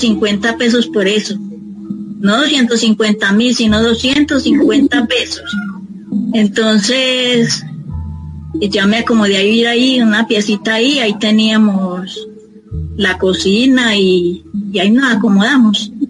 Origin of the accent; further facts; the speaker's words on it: Sonsón, Antioquia, Colombia; moved away as an adult; de Sonzón, Antioquia. Yo vine aquí en el 73, tenía como 37 años.